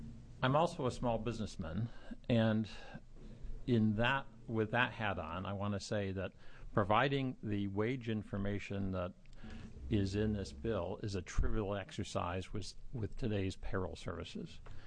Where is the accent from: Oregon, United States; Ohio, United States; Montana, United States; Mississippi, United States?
Oregon, United States; Portland; I'm from Portland, and I'm here representing the Oregon Center for Christian Voices.